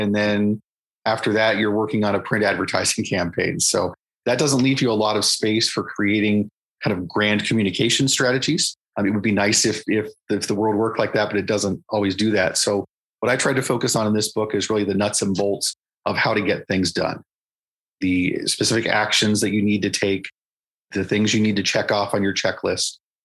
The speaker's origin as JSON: {"language": "English", "country": "United States", "tie": "born or raised there", "said": "I grew up in Western Sussex County, reading multiple newspapers every day."}